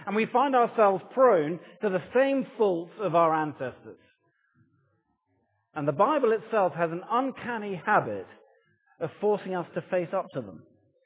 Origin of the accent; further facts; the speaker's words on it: London, United Kingdom; after all, I am a Londoner, and I've still never seen the crown jewels.